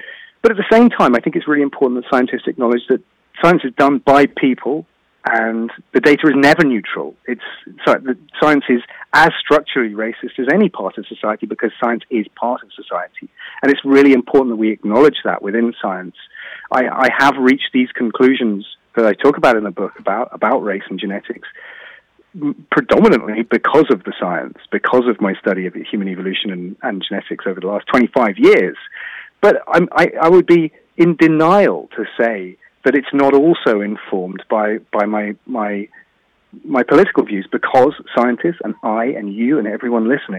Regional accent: United Kingdom; But I wasn't raised by her, so my parentage is actually just white British, and I culturally I am white British, but I'm darker skinned.

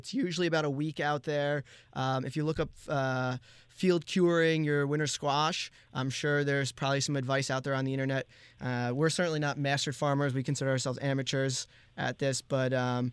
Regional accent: Poughkeepsie, New York, United States; Yeah, in Poughkeepsie. I was born in Vassar Hospital.

